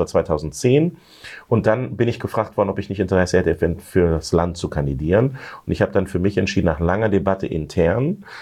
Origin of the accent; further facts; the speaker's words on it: Silze, Lower Saxony, Germany; also born or lived in Hannover; in Hannover geboren und in Silze aufgewachsen.